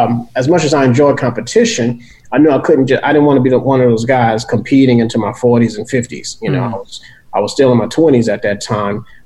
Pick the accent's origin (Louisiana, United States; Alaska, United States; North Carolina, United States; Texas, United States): Louisiana, United States; New Orleans; I didn't know where it was going to lead me in life, because growing up in New Orleans, you know, and traveling, look, I enjoy seeing the world